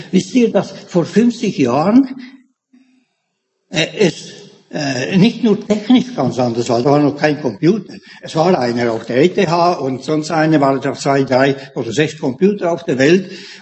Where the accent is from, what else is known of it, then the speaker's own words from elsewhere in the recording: Zurich, Switzerland; Oder als jemand eine Wohnung gesucht hatte in meiner Jugend in Zürich